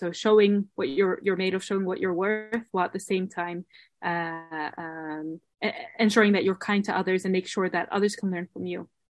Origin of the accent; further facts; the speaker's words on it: Netherlands; I mean, I grew up in the Netherlands.